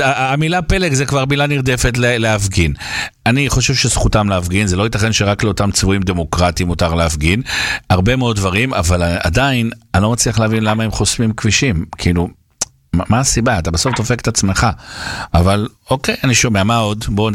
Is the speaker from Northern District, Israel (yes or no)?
no; Bnei Brak, Tel Aviv District, Israel; אני פרימיטיבי מבני ברק.